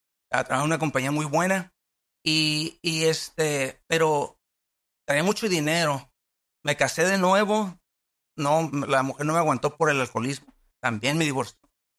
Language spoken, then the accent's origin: Spanish; Nayarit, Mexico; soy del estado de Nayarit, ¿verdad? Vengo de una familia de 10 personas, o sea, 10 hermanos y mi papá y mi mamá.